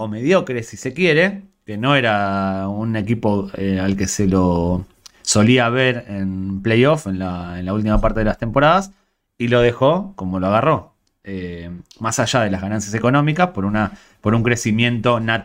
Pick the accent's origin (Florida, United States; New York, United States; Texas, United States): New York, United States; Brooklyn; born or raised there; also born or lived in Queens